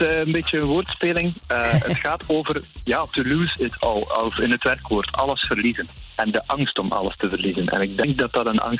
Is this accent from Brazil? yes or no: no; West Flanders, Belgium; Ik ben afkomstig uit West-Vlaanderen, zoals je al zei.